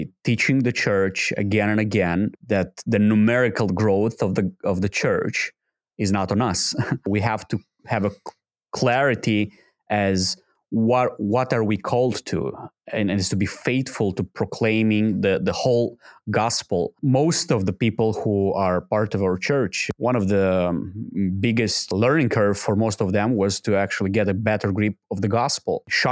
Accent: Moldova; Born and raised in Republic of Moldova, which is Eastern Europe. Born and raised in Eastern Orthodox family, which is common for 96% of Moldovans.

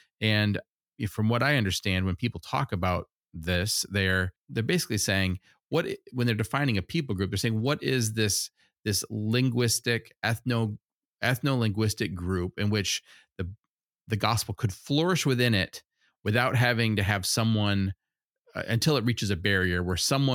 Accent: Wisconsin, United States; born there; even though he was born in San Francisco. I was born in Wisconsin.

